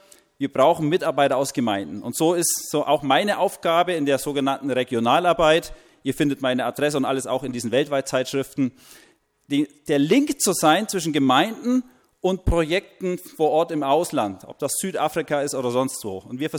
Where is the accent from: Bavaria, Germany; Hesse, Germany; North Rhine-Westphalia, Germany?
Bavaria, Germany; Ich komme aus Oberfranken, auch aus einer frommen Ecke.